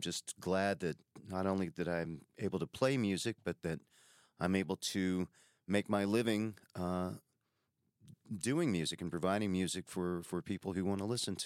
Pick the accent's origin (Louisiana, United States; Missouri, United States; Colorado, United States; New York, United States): Louisiana, United States; Baton Rouge; Well, I am from right here in Baton Rouge, Louisiana. Long time resident. I've lived in Chicago and Denver for a short while, but have called Baton Rouge home the whole time, and love the town, love the people, love the food.